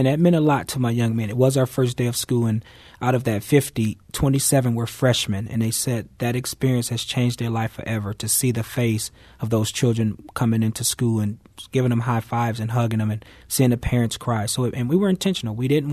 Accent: Midwest, United States; I am, like I said, born and raised in the Midwest, and so it's been an extremely welcoming community

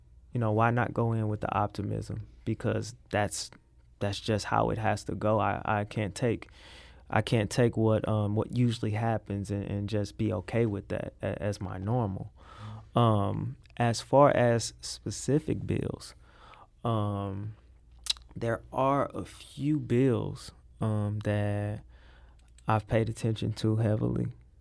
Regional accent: Missouri, United States; But I knew that although I grew up on the South Side, I still lived in a Cochran when I was younger as well.

